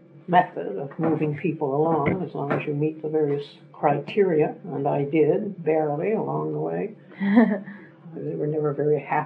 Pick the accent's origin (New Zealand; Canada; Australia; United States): Canada; Pleasant Point, Nova Scotia; I was born right here in Shelburne County, Pleasant Point, this house, on February the 7th, 1925.